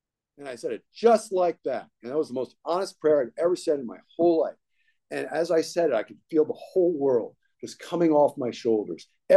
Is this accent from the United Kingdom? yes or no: no; Ireland; And we're both Irish, so we just want to get it in there.